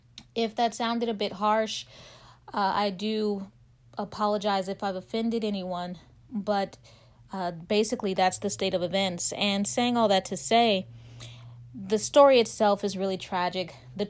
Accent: California, United States; And being that I'm from California, well, we've also had the wildfires that have taken out a lot of Malibu.

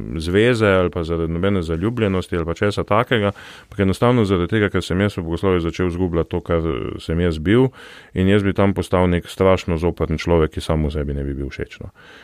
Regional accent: Celje, Savinja, Slovenia; celjan, ja, rojen v celju, živel v celju, še zdaj živim v isti hiši, kjer sem pač živel kot otrok.

